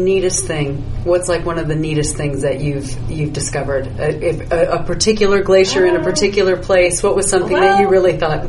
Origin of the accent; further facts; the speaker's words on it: Colorado, United States; but I am from Colorado, and Colorado is like the home of my heart.